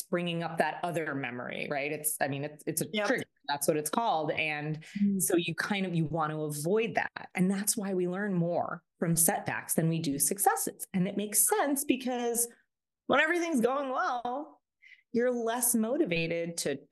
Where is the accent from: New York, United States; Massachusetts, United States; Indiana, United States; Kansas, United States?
New York, United States; Long Island; So I'm from Long Island